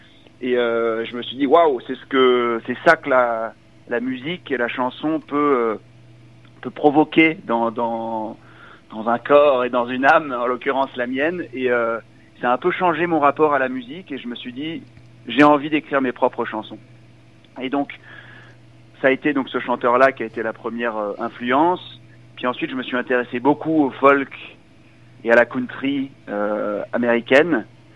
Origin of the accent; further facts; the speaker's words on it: France; Et oui, je suis français